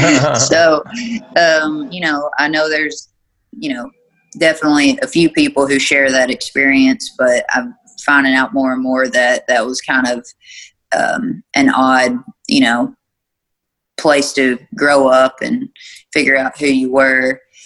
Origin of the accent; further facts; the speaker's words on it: Tennessee, United States; born there; Okay. Well, I was born in Tennessee, and my parents live in a little town that's right on the state line in the most western tip of Kentucky.